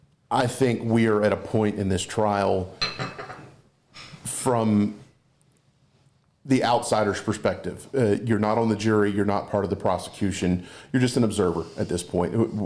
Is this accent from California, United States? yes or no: no; Walterboro, South Carolina, United States; Don't take my word for it, just because I'm from Walterboro or something like this, or take Charlie's word for it.